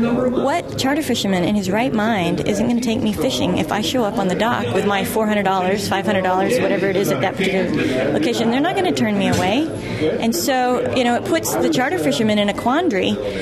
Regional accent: United States; As an American angler who's buying my sport fishing license and bringing my money to the Alaskan economy

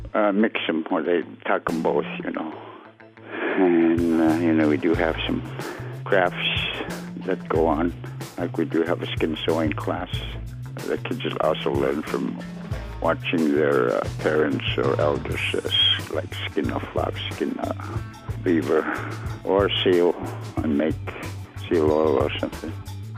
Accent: Twin Hills, Alaska, United States; I'm from Twin Hills, and I work in the council office as a grant writer.

